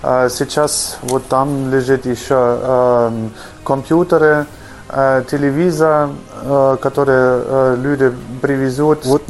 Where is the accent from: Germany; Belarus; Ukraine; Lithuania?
Germany; now in Russia; я сам из Германии, живу в России более 20 лет